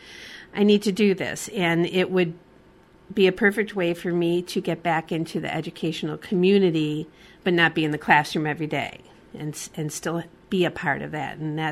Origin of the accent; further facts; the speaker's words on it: Chicago, Illinois, United States; moved away as an adult; I was born and raised in Chicago and came to Iowa for college. Go Hawks.